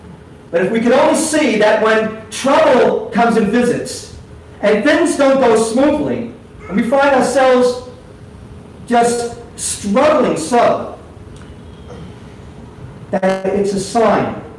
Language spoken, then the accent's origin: English; Queens Village, New York, United States; Growing up in Queens Village, my grandfather had a home.